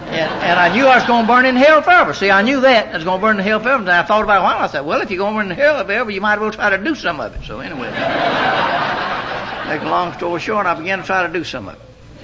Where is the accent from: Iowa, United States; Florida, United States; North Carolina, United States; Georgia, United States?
Georgia, United States; I was raised up in South Georgia town now on a one-horse farm.